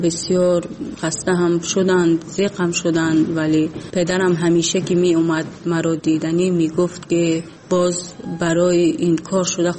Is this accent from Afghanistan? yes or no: no; Tajikistan; اصلا وقتی که من بیرون از تاجیکستانم بودم